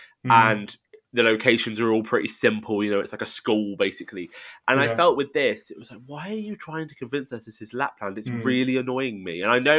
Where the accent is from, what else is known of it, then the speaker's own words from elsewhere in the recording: United Kingdom; I think as a British audience, I think we'll get more out of this than you would say out of Best Christmas Ever.